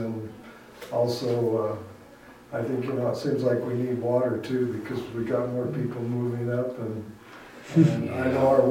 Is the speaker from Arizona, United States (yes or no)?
yes; Arizona, United States; born there; I was born in Arizona, but lived out of the state most of my life. Just moved back about 3 years ago.